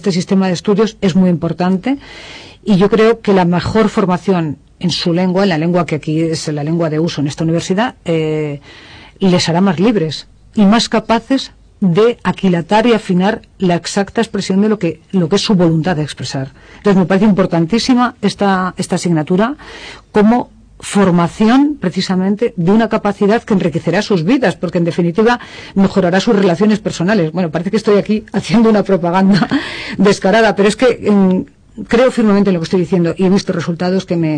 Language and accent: Spanish; Madrid, Community of Madrid, Spain; Pero con toda humildad, como madrileña, digo que el madrileño es una variante del español